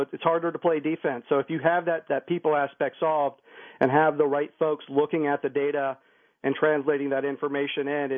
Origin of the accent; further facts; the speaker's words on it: Virginia, United States; I know this week Senator Tim Kaine from my home state of Virginia introduced